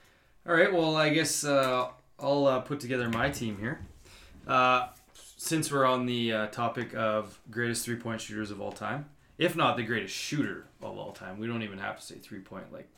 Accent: Canada; I needed a little Raptor feel. Being Canadian.

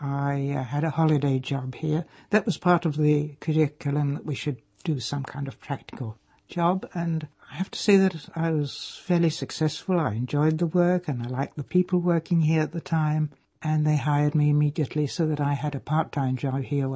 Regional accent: Prague, Czechia; also born or lived in Teplice; I was born in Czechoslovakia, in North Bohemia, in a town called Teplice, where German was spoken more than Czech, so that I grew up in a German environment until I was 6 years old.

